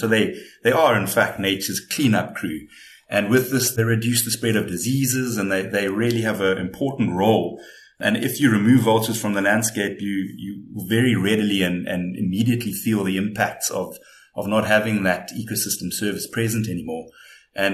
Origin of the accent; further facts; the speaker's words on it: Lowveld, South Africa; growing up in the Lowveld of South Africa